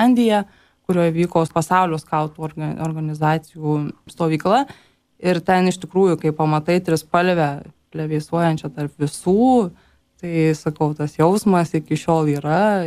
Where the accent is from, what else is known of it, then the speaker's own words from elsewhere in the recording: Kybartai, Marijampolė County, Lithuania; Aš esu ne kaunietė, esu iš Kybartų ir tam mažam miestelį